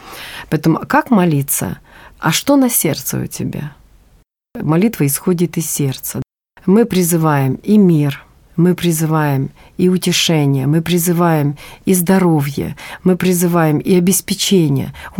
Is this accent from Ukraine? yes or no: yes; Ukraine; now in Saint Petersburg, Russia; Я вот с Украины. И она живет сейчас на Украине. Я живу в Санкт-Петербурге.